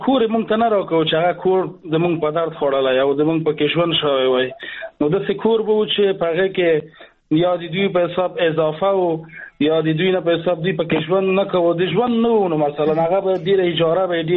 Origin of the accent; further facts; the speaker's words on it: Afghanistan; پوهېدو چې مونږ د افغانستان وګړي یو مونږ ته به درې افغانۍ حسابولو